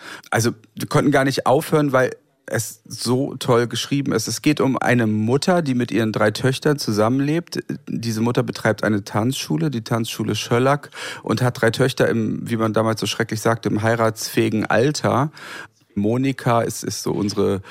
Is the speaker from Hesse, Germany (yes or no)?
no; Goslar, Lower Saxony, Germany; moved away as an adult; now in Berlin, Germany; Ich komme ja aus der Provinz, aufgewachsen in Goslar am Harz, Anfang 90er nach Berlin gegangen, danach habe ich 10 Jahre in Friedrichshain gewohnt.